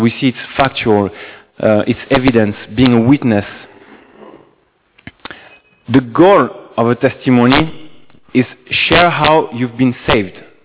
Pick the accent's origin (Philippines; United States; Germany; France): France; English is a second language; I'm from France